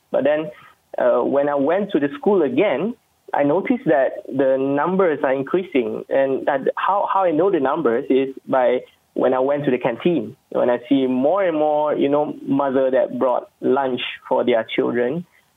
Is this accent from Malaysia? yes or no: yes; Penang, Malaysia; I'm from Penang.